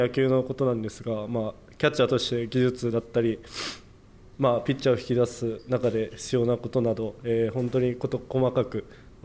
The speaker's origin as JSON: {"language": "Japanese", "region": "Fukuoka", "country": "Japan", "lives_now": "Kashima, Japan", "said": "出身地は福岡県出身です。"}